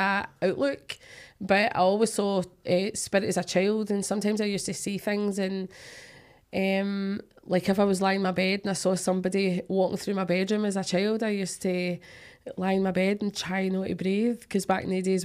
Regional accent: Duntocher, Scotland, United Kingdom; No, I was brought up in Dintoker, which is a small village right outside Clydebank. So I was born and brought up in Dintoker.

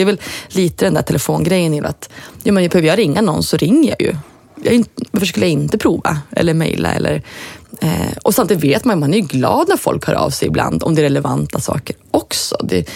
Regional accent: Östersund, Jämtland County, Sweden; Jag kom ifrån Östersund, hade liksom inga kontakter hemifrån

